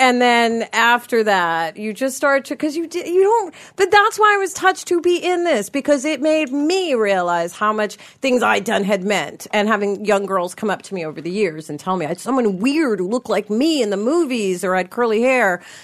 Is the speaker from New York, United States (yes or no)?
yes; Long Island, New York, United States; I'm from Long Island.